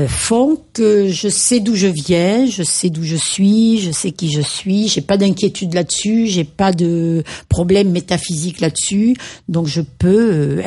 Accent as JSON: {"language": "French", "region": "Southern France", "country": "France", "first_language": "Occitan", "said": "Puisque je suis aussi très profondément occitane dans l'âme, ma première langue que j'ai entendu parler, en même temps que le français, même avant le français, c'est ce qu'on appelait le patois, la langue occitane."}